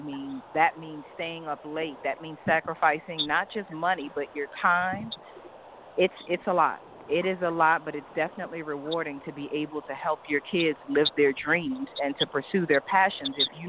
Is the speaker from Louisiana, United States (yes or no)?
yes; New Orleans, Louisiana, United States; moved away as an adult; now in Georgia, United States; We have relocated here 11 years ago after Hurricane Katrina. We're originally from New Orleans, Louisiana. We were there during the hurricane.